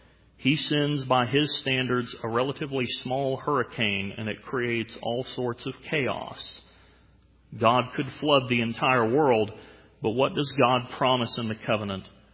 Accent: the South, United States; I'm from the South. That would be very rude to say something like that.

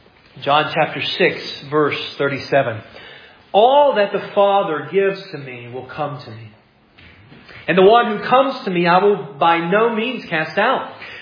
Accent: the South, United States; I grew up in the South. I love the gospel.

